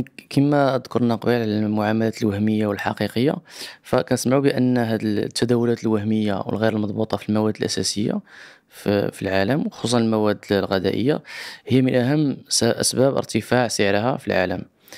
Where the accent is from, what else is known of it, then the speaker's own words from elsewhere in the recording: Morocco; الشناقة عندنا في المغرب